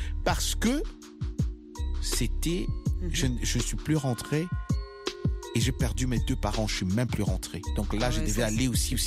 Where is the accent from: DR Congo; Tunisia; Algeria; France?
DR Congo; moved away; mon retour... dans mon pays d'origine, la RDC, après 28 ans.